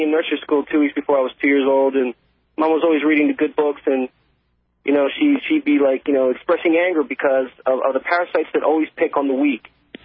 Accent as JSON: {"language": "English", "country": "United States", "said": "as an American, I had the rights to visit them and see them."}